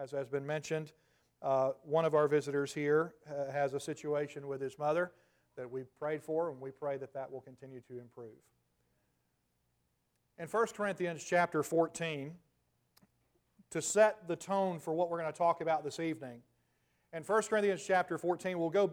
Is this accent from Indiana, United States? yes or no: no; Tennessee, United States; I'm a Tennessee boy, have been born and raised in Tennessee, with some roots in Alabama as well.